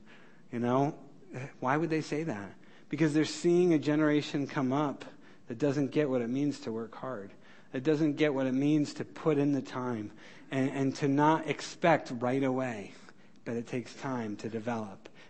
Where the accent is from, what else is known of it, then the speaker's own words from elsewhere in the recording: United States; now in South Dakota, United States; I'm an American. I live in South Dakota.